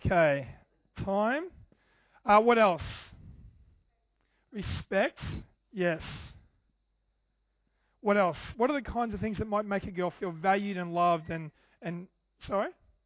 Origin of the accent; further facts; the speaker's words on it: Redcliffe, Queensland, Australia; I feel like, because I'm from Redcliffe, I feel like we have a common bond.